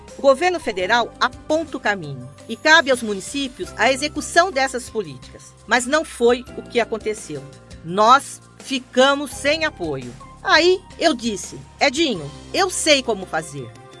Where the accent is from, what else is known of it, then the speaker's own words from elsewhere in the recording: Carmo, São Paulo, Brazil; eu cresci no Carmo, brincava pelas ruas e também na oficina do meu pai, que era mecânico.